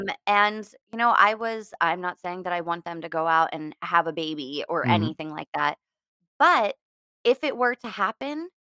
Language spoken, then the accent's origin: English; Pittsburgh, Pennsylvania, United States; now in San Diego, United States; I am. I'm in San Diego now.